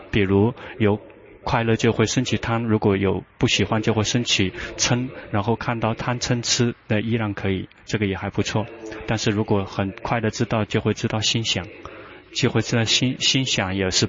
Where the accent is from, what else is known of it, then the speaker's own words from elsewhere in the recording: China; 我们中国人没有举牌的，不要提问了